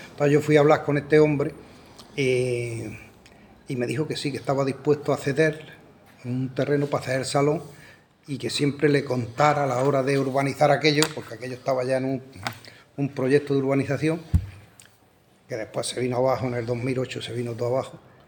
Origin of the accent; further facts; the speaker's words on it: Pampanico, Andalusia, Spain; Yo soy de Pampanico, los vecinos de Pampanico, se juntaron ahí unos 70 vecinos